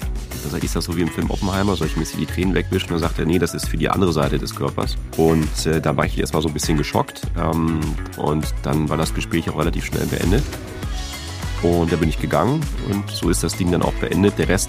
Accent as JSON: {"language": "German", "town": "Cologne", "region": "North Rhine-Westphalia", "country": "Germany", "tie": "born or raised there", "said": "Viele Grüße in meine alte Heimat nach Köln."}